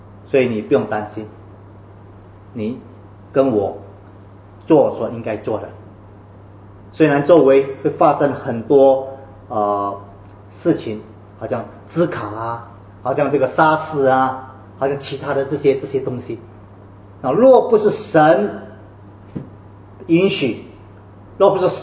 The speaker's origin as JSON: {"language": "Chinese", "country": "China", "said": "不像我们中国人，我们中国人可能把那个尸首呢，可能放在这个灵柩里面呢，三天五天。"}